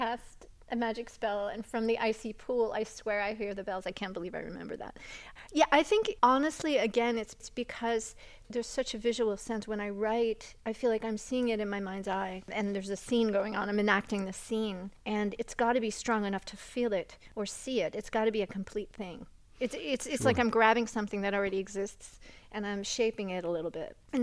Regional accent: New England, United States; And so I think for me, maybe growing up in New England was part of that too, because we would get a lot of programming on television, a lot of English programs

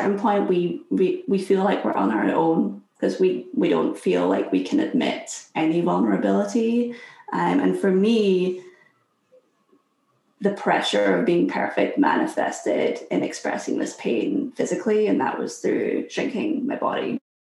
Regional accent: Scotland, United Kingdom; I'm from Scotland. I grew up in Scotland

